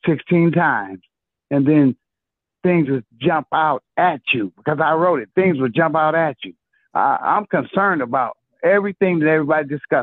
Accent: Compton, California, United States; I grew up in Compton. My parents moved here in 56. I've been here ever since. And I tell you, I'm 70 years old, okay?

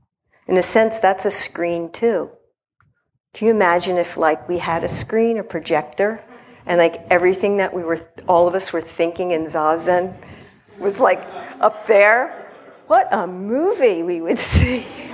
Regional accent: Philadelphia, Pennsylvania, United States; I'm from Philly, so you might hear that, gas station.

